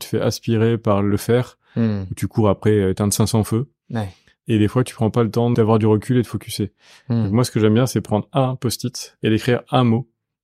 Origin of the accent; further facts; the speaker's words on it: Paris, Île-de-France, France; also born or lived in Nice; 49 ans, physiquement 49 ans et dans ma tête toujours peut-être 28-29. J'ai grandi à Paris, je suis allé un petit peu à Nice